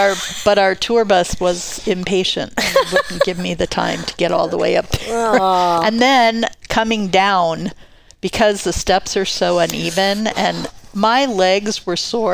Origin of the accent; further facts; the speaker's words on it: Virginia, United States; I remember when I was a little girl, we used to go to this place. I grew up in Virginia. We used to go to this place.